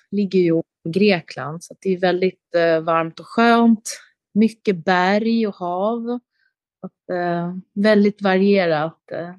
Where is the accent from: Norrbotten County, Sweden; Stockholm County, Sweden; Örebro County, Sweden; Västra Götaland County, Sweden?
Stockholm County, Sweden; Stockholm; jag är ju uppvuxen i Sverige och i Stockholm och jag pratar ju svenska mycket bättre än vad jag pratar albanska eller till och med engelska också. Så att, det är ju här jag har min bas